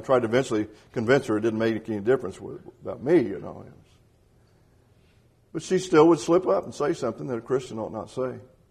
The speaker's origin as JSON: {"language": "English", "region": "Indiana", "country": "United States", "tie": "born or raised there", "moved": "yes", "lives_now": "Atlanta, United States", "said": "We moved from Indiana to Atlanta, Georgia in 1993. being a big Indiana basketball fan, and at that time, one of my favorite players had played at the high school where I did, or went to high school in southern Indiana."}